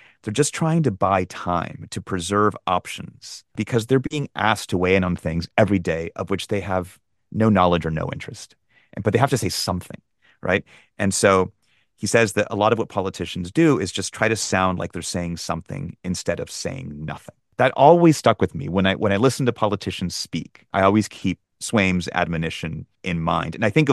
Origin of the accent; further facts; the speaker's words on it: Peru; moved away as an adult; also born or lived in California; now in United States; I came from Peru twice. I came when I was a little boy, and we lived in California for a few years. Then we went back to Peru until I finished like middle school and high school, and then I came back for college.